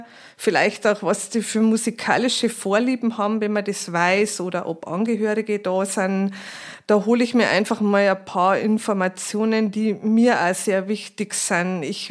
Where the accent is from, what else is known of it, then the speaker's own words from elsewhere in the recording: Traunstein, Bavaria, Germany; ich komme aus Traunstein